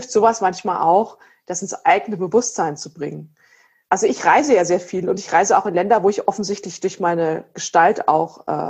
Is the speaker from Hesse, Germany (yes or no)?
no; Erlangen, Bavaria, Germany; also ich komme ja aus Erlangen